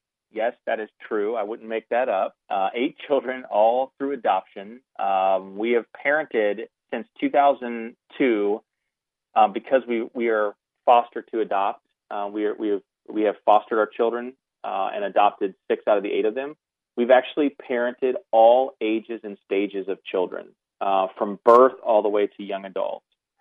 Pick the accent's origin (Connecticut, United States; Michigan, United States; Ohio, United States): Ohio, United States; I'm a big Ohio State Buckeyes fan because I come from Ohio